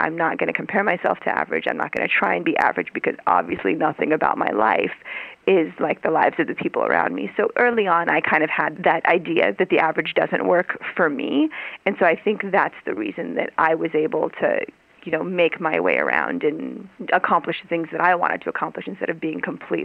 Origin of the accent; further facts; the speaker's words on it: Arizona, United States; also born or lived in Iran; because I came from Iran, and I ended up in Arizona, which is, I feel like it's a unique place to grow up.